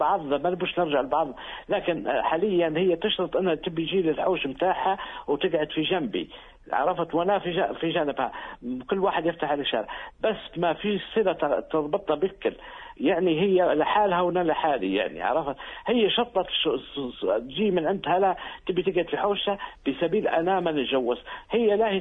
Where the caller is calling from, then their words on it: Libya; اللي من ليبيا.